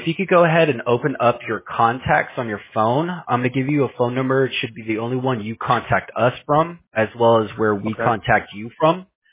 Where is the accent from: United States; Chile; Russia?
United States; Houston, Texas; I'm from Houston.